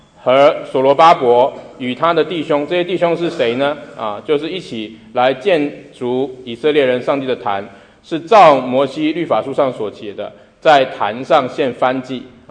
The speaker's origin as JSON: {"language": "Chinese", "country": "Taiwan", "tie": "born or raised there", "moved": "yes", "said": "我老家在台湾好了啊，我已经很久没回去了啊，那我出国已经25年了。"}